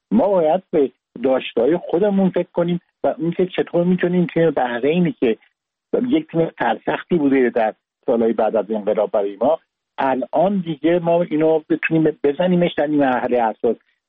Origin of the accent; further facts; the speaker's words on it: Iran; چون وطنم رو دوست دارم ایران برنده بشه بدون شک